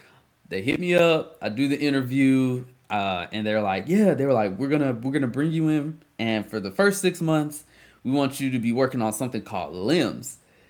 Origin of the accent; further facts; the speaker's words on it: Dothan, Alabama, United States; For those that don't know, I'm from Dothan, Alabama.